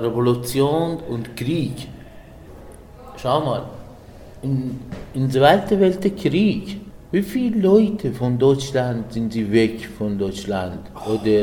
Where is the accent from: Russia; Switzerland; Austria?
Switzerland; German is a second language; das ist weiter mein Heimatland. Besonders die Berge, die Natur und die Schweiz Natur ist mir sehr, sehr interessant.